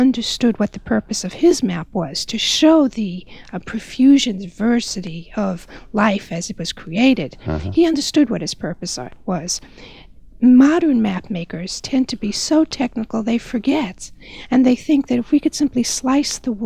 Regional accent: New York, United States; Growing up in New York using that library, I never knew this map room existed.

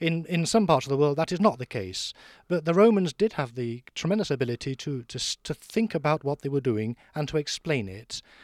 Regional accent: England, United Kingdom; Could I answer you as an Englishman?

